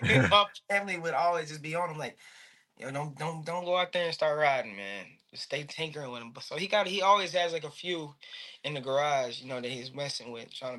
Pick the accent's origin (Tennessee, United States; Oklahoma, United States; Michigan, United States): Oklahoma, United States; Midwest City; Man, I'm from Midwest City, Oklahoma, a small town here. Just not too far away from Oklahoma City, but Midwest City.